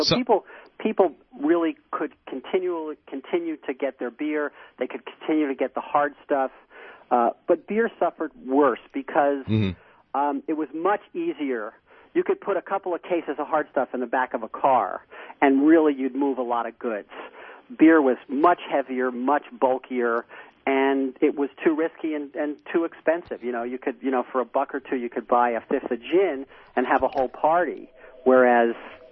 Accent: United States; Because we're American, we say, gee, that's good, but what if?

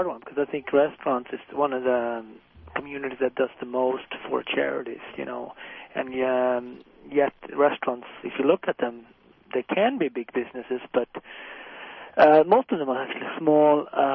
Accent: Ethiopia; I'm from Ethiopia.

